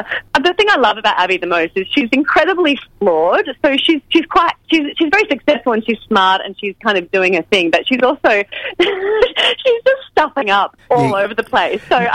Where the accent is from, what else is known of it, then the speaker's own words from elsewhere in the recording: Perth, Western Australia, Australia; Get out of town, and you are as well?